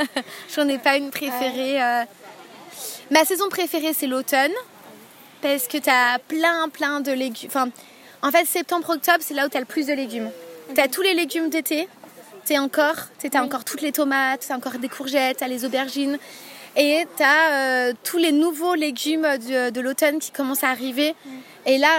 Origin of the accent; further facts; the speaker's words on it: Annecy, Auvergne-Rhône-Alpes, France; now in Lyon, France; à la base déjà je viens d'Annecy.